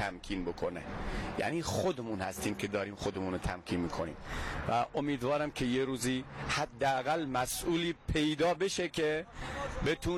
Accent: Eyvan, Ilam, Iran; با افتخار بچه ایلام هستیم

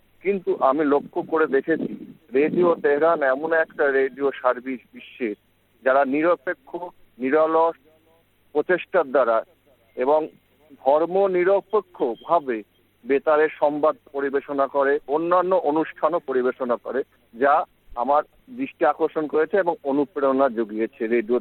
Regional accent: Islampur, West Bengal, India; আমার বাড়ি ইসলামপুর, জেলা মুর্শিদাবাদ, রাজ্য পশ্চিমবঙ্গ, আর দেশ হচ্ছে ভারত।

